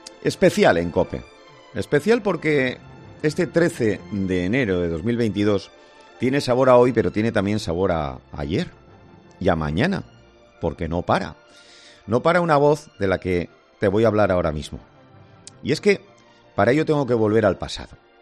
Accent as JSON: {"language": "Spanish", "town": "Bilbao", "region": "Basque Country", "country": "Spain", "tie": "born there", "said": "en 1966, cuando yo nací en Bilbao"}